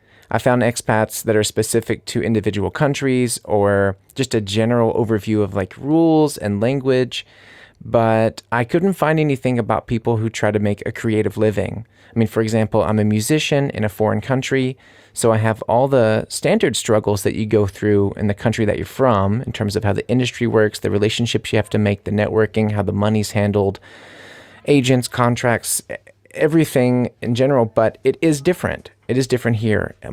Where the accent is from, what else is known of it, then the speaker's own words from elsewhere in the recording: United States; now in Munich, Germany; I'm an American living here in Munich.